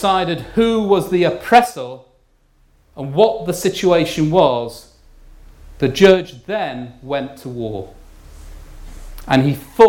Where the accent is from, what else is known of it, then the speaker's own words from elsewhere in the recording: Sheffield, Yorkshire and the Humber, United Kingdom; As I know, I was from Sheffield, and she ain't too popular, I tell you up there.